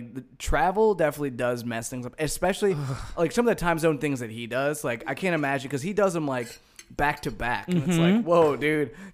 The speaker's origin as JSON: {"language": "English", "town": "Akron", "region": "Ohio", "country": "United States", "tie": "born or raised there", "said": "I grew up like right outside of Akron, Ohio, which is like close to Cleveland. So a lot of times I just say Cleveland."}